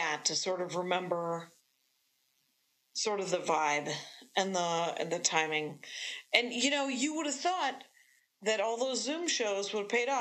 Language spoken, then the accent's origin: English; Wisconsin, United States; cause I say I'm from Wisconsin.